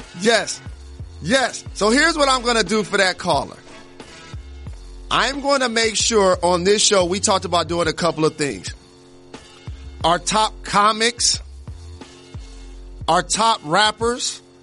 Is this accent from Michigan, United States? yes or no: yes; Detroit, Michigan, United States; So growing up in Detroit, Perry Watson used to have us do this workout called the 40-day workout